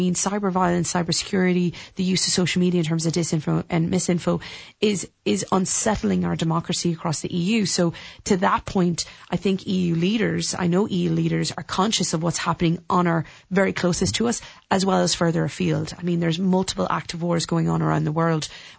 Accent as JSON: {"language": "English", "country": "United States", "tie": "born there", "said": "And as an American born, it's also really important me to stress the on the fence maneuver that the US are doing right now is exceptionally disappointing"}